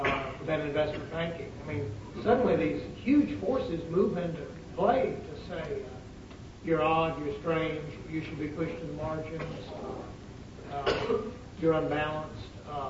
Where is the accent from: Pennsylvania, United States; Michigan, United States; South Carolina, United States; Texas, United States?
South Carolina, United States; Greenville; I'm from Greenville, South Carolina, I can show you fanatics.